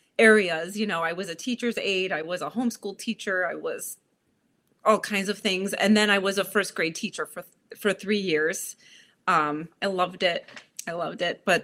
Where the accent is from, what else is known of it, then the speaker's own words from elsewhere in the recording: Illinois, United States; My parents are from Sicily, so I'm Sicilian, but I have been born and raised in Illinois.